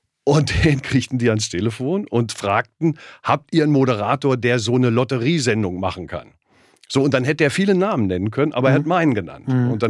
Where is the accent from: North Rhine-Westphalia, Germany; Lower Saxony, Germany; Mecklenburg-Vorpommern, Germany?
Lower Saxony, Germany; ich bin als Made im Speck in Südniedersachsen aufgewachsen.